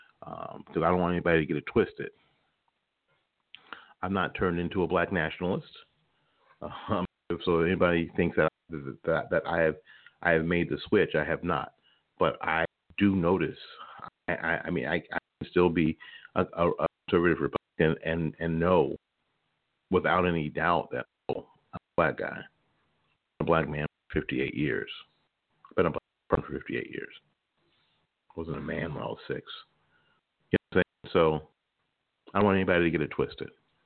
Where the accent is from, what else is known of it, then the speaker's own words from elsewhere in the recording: New Jersey, United States; born there; I was born in New Jersey.